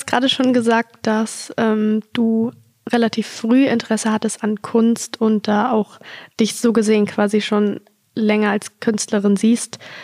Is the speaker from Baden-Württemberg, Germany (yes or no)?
no; Haselünne, Lower Saxony, Germany; born there; also born or lived in Dortmund; Ich bin 26 Jahre alt und Regionalmanagerin beim Zweckverband Erholungsgebiet Hasetal. Ich bin in Haselünne geboren, war dann für meine Ausbildung in Dortmund und bin jetzt wieder zurückgekommen.